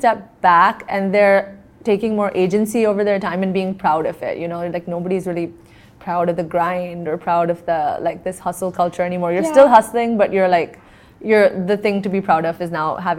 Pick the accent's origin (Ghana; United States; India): India; South India; I'm South Indian, so I grew up in a household where my mom didn't let me cut my hair for so long